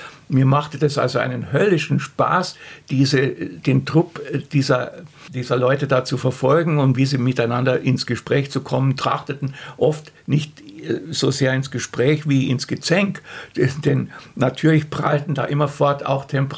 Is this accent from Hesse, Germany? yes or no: no; Stuttgart, Baden-Württemberg, Germany; ich bin aus Stuttgart